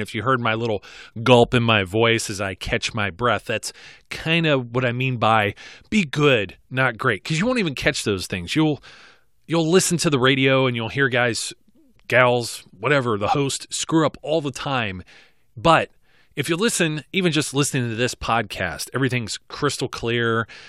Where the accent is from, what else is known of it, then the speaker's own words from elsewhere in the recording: England, United Kingdom; you could tell as being an English guy, I say well instead of good.